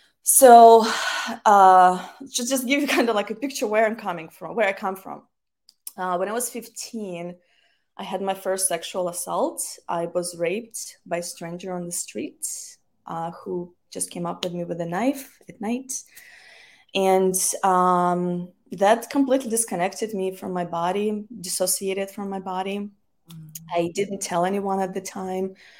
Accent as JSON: {"language": "English", "country": "Russia", "tie": "born or raised there", "second_language": "English", "moved": "as an adult", "said": "Well, I'm originally from Russia, and I was there until I was 21."}